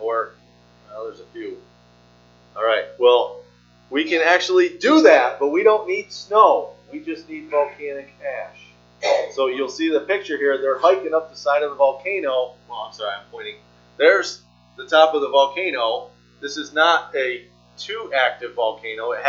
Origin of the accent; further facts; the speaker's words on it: Deposit, New York, United States; I grew up in Deposit